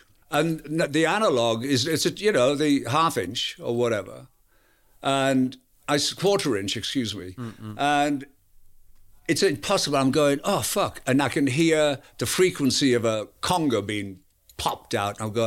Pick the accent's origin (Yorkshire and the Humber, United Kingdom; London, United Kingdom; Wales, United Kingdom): Yorkshire and the Humber, United Kingdom; I'm from Yorkshire.